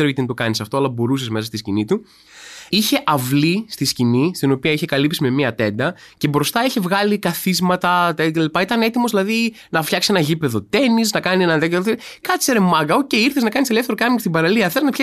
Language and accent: Greek; Athens, Attica, Greece; Μας κορόδιψε επειδή είμαστε από την Αθήνα.